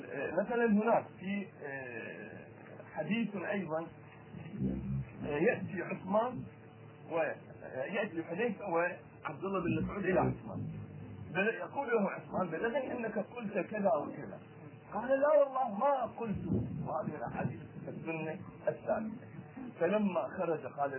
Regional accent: Iraq; بس كما عندنا في العراق

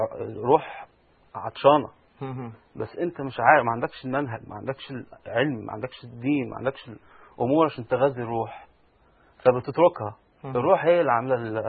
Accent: Alexandria, Alexandria Governorate, Egypt; انا كندي ايطالي الجنسيه، متربي في اسكندريه، كنت في مدرسه امريكيه

